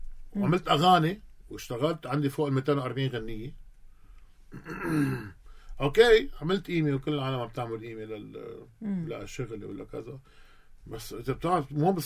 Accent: Palestine; now in Lebanon; انا كفلسطيني

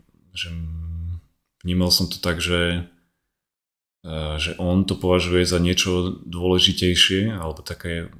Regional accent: Liptovský Hrádok, Žilina Region, Slovakia; ja pochádzam z Liptovského Hradku, z takého malého mestečka.

